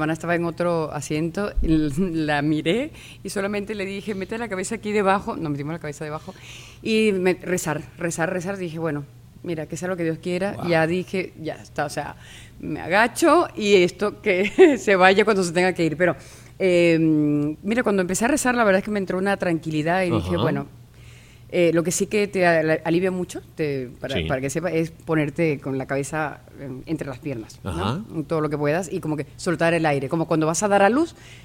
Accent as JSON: {"language": "Spanish", "country": "Venezuela", "moved": "yes", "said": "yo salí hace años de Venezuela y quiero reconectar otra vez y quiero ese olor otra vez, sentirlo, comer mi comida, esa playa"}